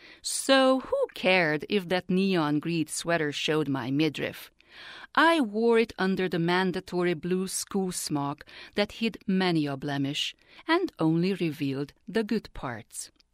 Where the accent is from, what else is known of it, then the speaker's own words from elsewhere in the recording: Hungary; When I was growing up in Hungary during the early 60s, the political turbulence engulfing my country and her loss to a soul-wasting communist regime brought on waves of sympathy and aid from the Western world.